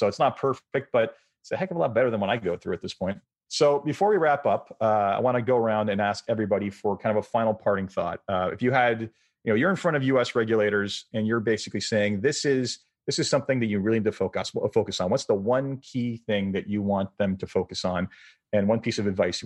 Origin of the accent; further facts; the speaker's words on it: Canada; Sorry, I'm Canadian.